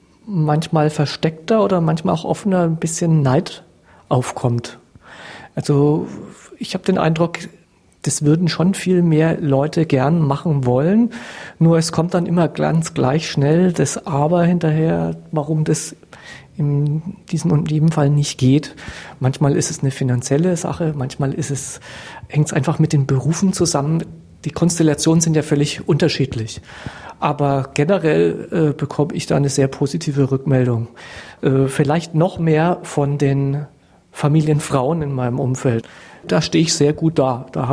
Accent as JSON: {"language": "German", "town": "Erlangen", "region": "Bavaria", "country": "Germany", "tie": "born or raised there", "said": "Der wohnt zwar 200 Kilometer weiter weg in meiner Heimatstadt Erlangen."}